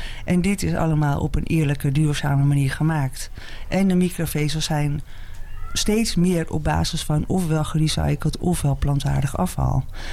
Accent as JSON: {"language": "Dutch", "town": "Muiden", "region": "North Holland", "country": "Netherlands", "tie": "born there", "said": "Ik ben in de Muiden geboren."}